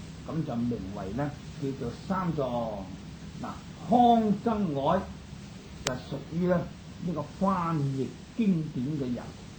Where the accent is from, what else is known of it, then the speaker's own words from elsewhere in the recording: China; 就好似我哋中國人啊，姓鄭、姓陳、姓程啊